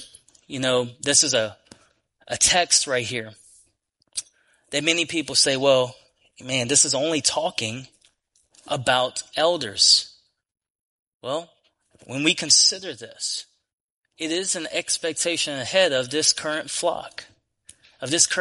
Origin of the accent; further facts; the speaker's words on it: Dulac, Louisiana, United States; I grew up in Dulac. So if that puts any picture in mind, I grew up in an area where drug abuse, sex abuse, alcoholism, and all these different things were rampant.